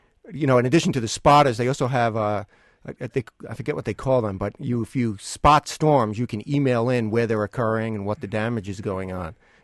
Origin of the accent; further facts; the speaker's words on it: Long Island, New York, United States; And I grew up on Long Island, which it is relatively muggy.